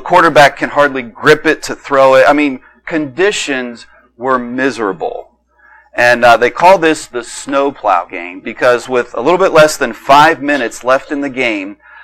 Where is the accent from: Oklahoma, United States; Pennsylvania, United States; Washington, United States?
Pennsylvania, United States; Boiling Springs; but you know that I grew up in Boiling Springs and graduated from there